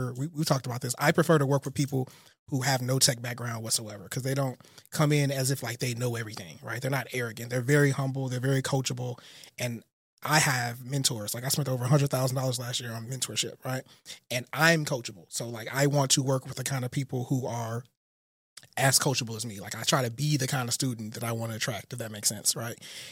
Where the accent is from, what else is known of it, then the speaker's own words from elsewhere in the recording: Houston, Texas, United States; also born or lived in Michigan / Texarkana; I was born in Michigan, but raised most of my young childhood in Houston.